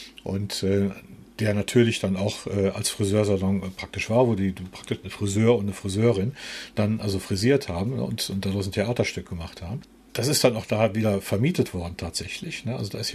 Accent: Bonn, North Rhine-Westphalia, Germany; also born or lived in Munich; Ich komme daher und es sind meine Wurzeln einfach. Ich bin gebürtiger Bonner, habe mal 5 Jahre lang versucht, in der Großstadt zu wohnen, in München.

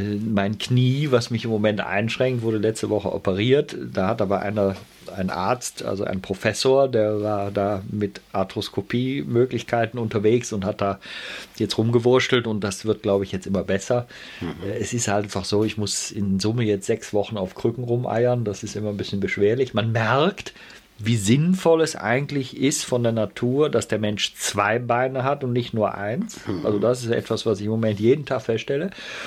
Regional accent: Sankt Augustin, North Rhine-Westphalia, Germany; accent: Rhenish; also born or lived in Bonn; Und dann bin ich in St. Augustin-Menden aufgewachsen, zur Schule gegangen, habe in Köln Meteorologie studiert.

